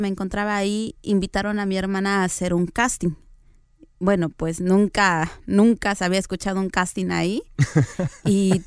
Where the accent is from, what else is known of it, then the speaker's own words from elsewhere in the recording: Tlaxiaco, Oaxaca, Mexico; Yo soy oaxaqueña. Nací en una comunidad que se llama Heroica Ciudad de Tlaxiaco, Oaxaca. Así, largo, totalmente. Uh-huh. Y pues siempre he estado ahí.